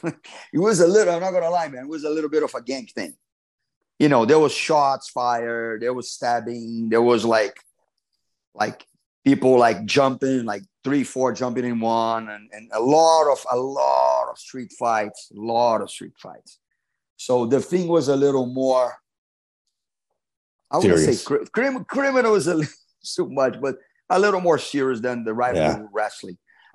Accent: Rio de Janeiro, Brazil; because I was always from the South Zone of Rio

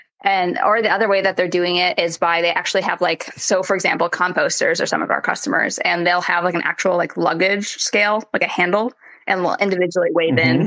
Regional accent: Wisconsin, United States; I'm from Wisconsin and, you know, it's the Midwest area. I previously was working in New York, but I kind of came back home here.

